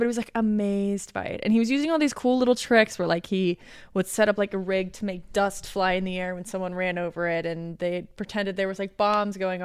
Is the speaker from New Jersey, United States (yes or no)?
yes; New Jersey, United States; accent: Jersey; Yeah, for my Jersey accent and white trash nature.